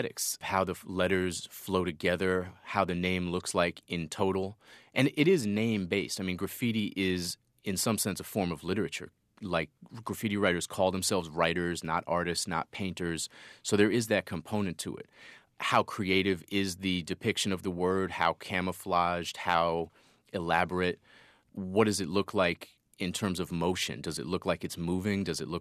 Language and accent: English; Boston, Massachusetts, United States; No. I grew up in Boston, so I was doing it in Boston.